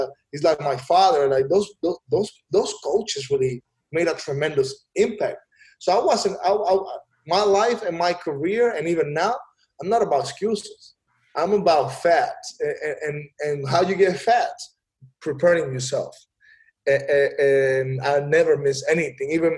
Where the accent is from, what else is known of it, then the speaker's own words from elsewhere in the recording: Caracas, Capital District, Venezuela; English is a second language; now in United States; I'm a kid from Caracas, grew up in tough neighborhoods back home.